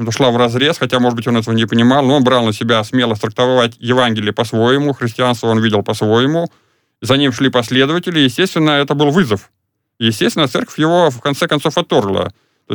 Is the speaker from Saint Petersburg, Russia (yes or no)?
no; Tula, Tula Oblast, Russia; also born or lived in Yasnaya Polyana; я вырос в Туле, родился в Ясной Поляне.